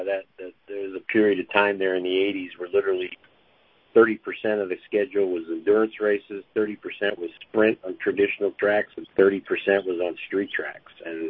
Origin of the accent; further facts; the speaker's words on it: Northeast, United States; My home track's probably Lime Rock because I grew up in Northeast